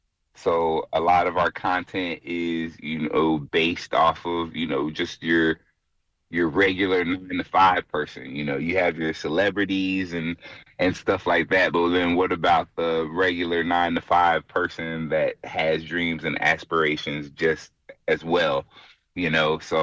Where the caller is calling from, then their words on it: Dallas, Texas, United States; Broadcasting live from Dallas, Texas.